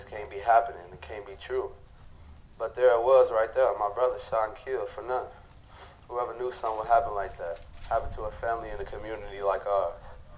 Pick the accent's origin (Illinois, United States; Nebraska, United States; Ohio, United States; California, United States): Illinois, United States; Chicago; And I'm from Chicago, so I already know, like, it's a lot of killings going on out there.